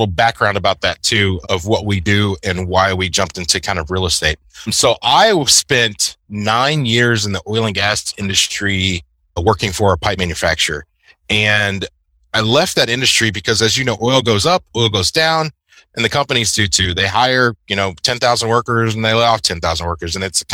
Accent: Houston, Texas, United States; I am a native Houstonian here in Texas.

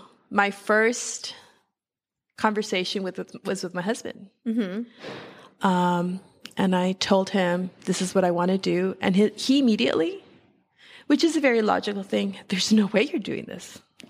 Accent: El Paso, Texas, United States; now in Los Angeles, United States; So I am born here in LA.

